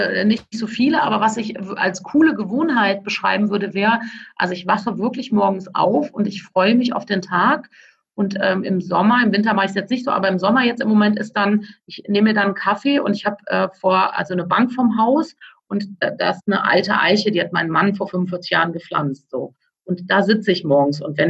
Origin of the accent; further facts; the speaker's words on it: Cologne, North Rhine-Westphalia, Germany; als Kölnerin